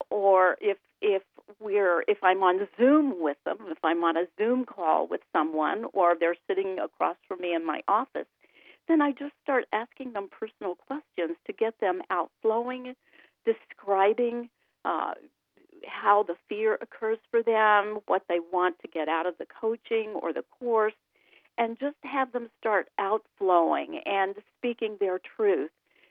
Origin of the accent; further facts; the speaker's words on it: Tennessee, United States; since I was a little girl growing up in East Tennessee.